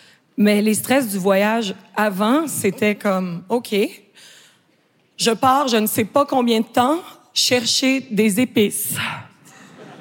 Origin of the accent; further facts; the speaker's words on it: Quebec, Canada; je prends le temps de mentionner que je suis québécoise.